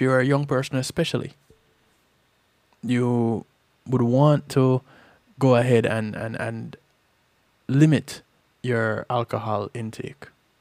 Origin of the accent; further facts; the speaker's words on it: Jamaica; Growing up in Jamaica, sardine, herring, mackerel, these were considered more of poor people food.